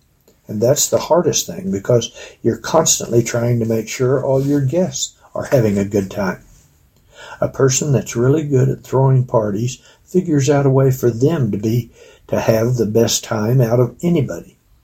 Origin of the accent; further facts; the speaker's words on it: Texas, United States; Growing up in Texas, we ate a lot of casseroles.